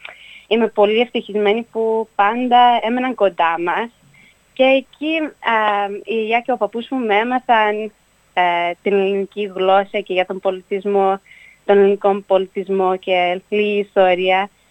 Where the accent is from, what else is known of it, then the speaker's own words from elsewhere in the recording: Australia; εγώ γεννήθηκα εδώ στην Αυστραλία και έχω ζήσει εδώ όλη τη ζωή μου.